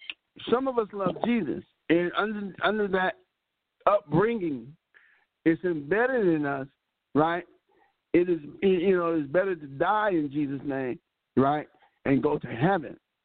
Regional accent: Vallejo, California, United States; hey, I'm from Country Club Crest, man, California, Vallejo, baby.

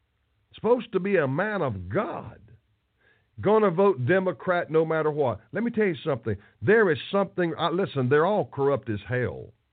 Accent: the South, United States; and get made fun of a lot down here because I'm from the South

